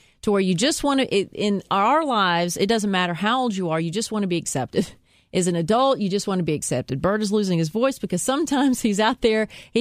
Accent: Columbia, Tennessee, United States; my hometown of Columbia, Tennessee

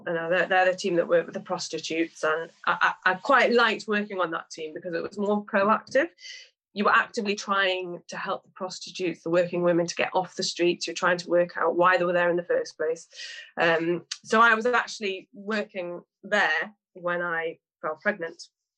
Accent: United Kingdom; I'm quite British like that. You know, the way that I was brought up is, well, you just get on with it.

